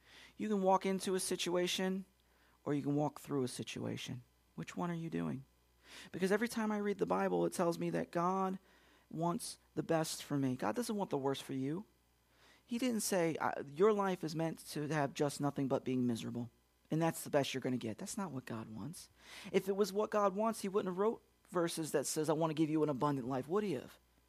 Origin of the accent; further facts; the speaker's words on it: Philadelphia, Pennsylvania, United States; I'm from Philadelphia, if you're from up there, if you're a Yankee just like I am